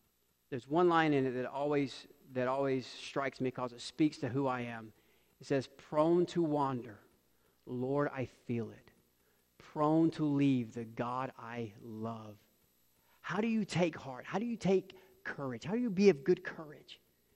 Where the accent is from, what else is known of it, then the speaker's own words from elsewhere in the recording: Columbus, Georgia, United States; Now, I'm from Columbus, Georgia. I really never saw meat processed. I never saw animals killed. I got my meat from the grocery store, still